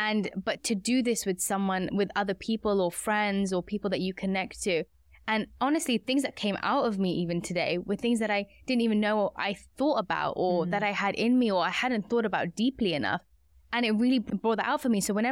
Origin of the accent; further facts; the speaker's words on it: India; And I've learned that from such a young age, being Indian and having these spices in my life.